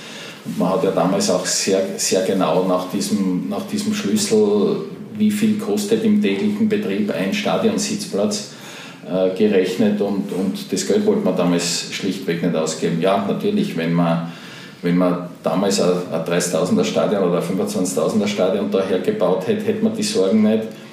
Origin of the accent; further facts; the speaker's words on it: Graz, Styria, Austria; Ich bin ein waschechter Grazer, das ist meine Heimat.